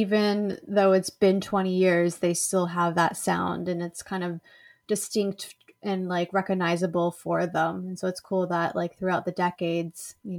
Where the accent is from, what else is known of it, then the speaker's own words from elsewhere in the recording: Los Angeles, California, United States; I'm from Los Angeles, so I'm not used to living in a cold climate.